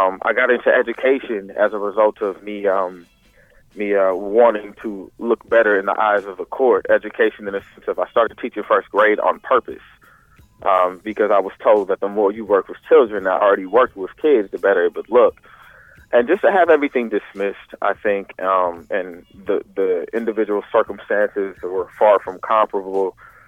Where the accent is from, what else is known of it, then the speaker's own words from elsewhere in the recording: Oakland, California, United States; you know, I'm from the Bay Area, I'm from Oakland, but my son was born in Santa Clara County